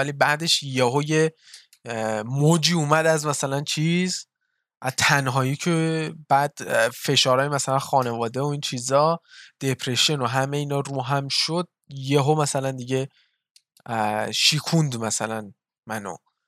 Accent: Iran; مخصوصا ما که ایرانیم، خودمون میدونیم ایرانیم

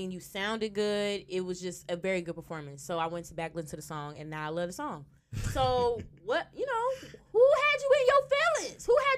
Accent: Chicago, Illinois, United States; I'm from the South Side.

